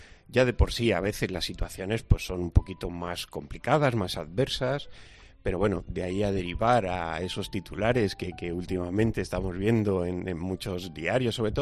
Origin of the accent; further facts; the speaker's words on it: Alicante, Valencian Community, Spain; born there; Sí, nací en Alicante.